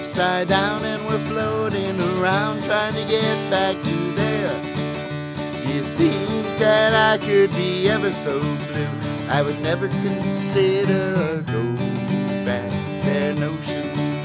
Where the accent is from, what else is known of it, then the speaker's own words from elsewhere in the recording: Silver Bay, Minnesota, United States; also born or lived in Two Harbors; I was born in Two Harbors, grew up in Silver Bay, and came back here and was just so happy.